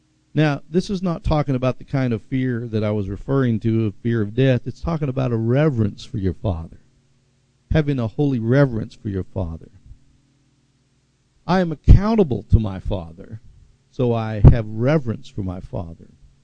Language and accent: English; Tulsa, Oklahoma, United States; Growing up in West Tulsa, there was an area called the Ditcher.